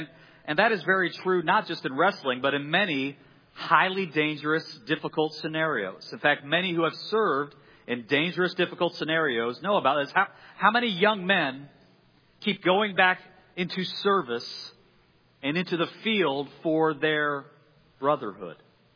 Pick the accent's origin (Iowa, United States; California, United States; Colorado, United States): Iowa, United States; Now, I had not wrestled in a long time, but I'm from Iowa. It had to be in my blood, right?